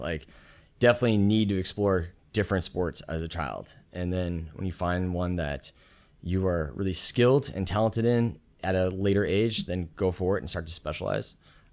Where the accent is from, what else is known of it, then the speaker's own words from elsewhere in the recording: Edgewood, Washington, United States; So I grew up in a small town called Edgewood, Washington, which is on the North Hill of Puyallup. So if any Seattleites are listening, the 253 is where I grew up.